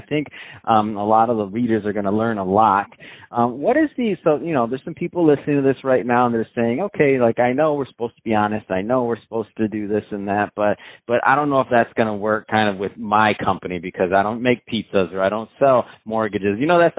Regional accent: Michigan, United States; I'm from Michigan, and I still remember seeing him.

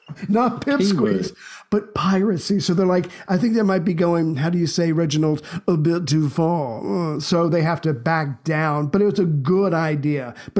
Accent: United States; I'm Native American, so we don't count.

